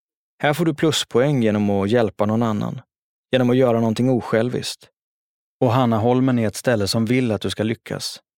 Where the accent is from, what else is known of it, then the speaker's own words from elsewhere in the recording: Jordbro, Stockholm County, Sweden; Någonting sånt hade jag själv haft nytta av när jag växte upp i Jordbro.